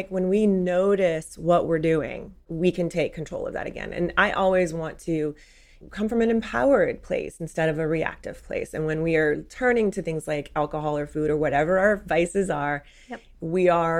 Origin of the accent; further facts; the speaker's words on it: New Orleans, Louisiana, United States; I mean, again, I'm from New Orleans, okay?